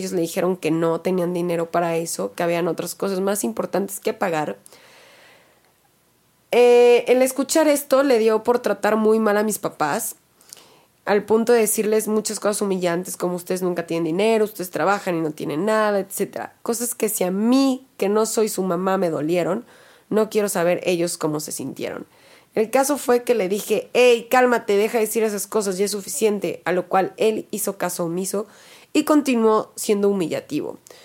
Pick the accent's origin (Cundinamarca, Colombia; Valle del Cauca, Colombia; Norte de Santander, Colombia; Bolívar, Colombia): Valle del Cauca, Colombia; Cali; soy de Cali, Colombia.